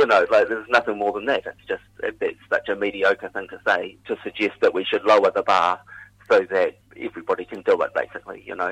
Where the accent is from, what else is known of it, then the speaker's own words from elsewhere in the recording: New Zealand; something I wanted to do as a New Zealander, you know, both to help keep the language going as well as kind of to help with my own identity.